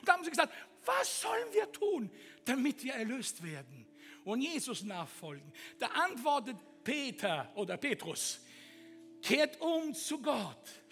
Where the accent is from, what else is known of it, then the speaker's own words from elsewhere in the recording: Italy; Erstens, ich bin Italiener und ich schaffe es nicht, keinen Druck zu machen.